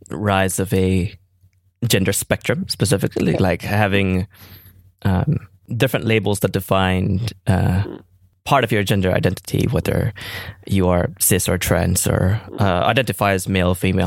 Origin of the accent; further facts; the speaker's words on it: Malaysia; we were both not from Holland, we're not Dutch, right? Mm. You're Greek, I'm Malaysian, and we have lived in multiple cultures throughout our lives.